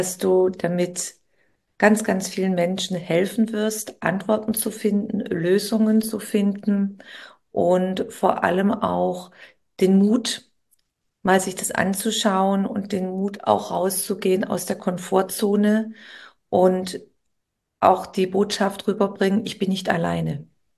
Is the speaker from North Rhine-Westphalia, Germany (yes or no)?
no; Baden-Württemberg, Germany; Ich komme aus dem Schwäbischen